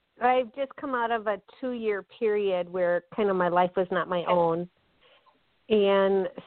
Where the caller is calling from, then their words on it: Wisconsin, United States; I am calling from Wisconsin.